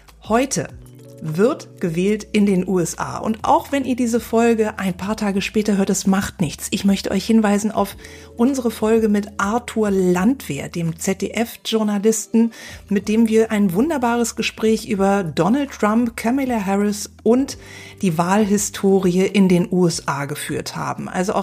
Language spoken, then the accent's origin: German; Berlin, Germany; Ich bin Berlinerin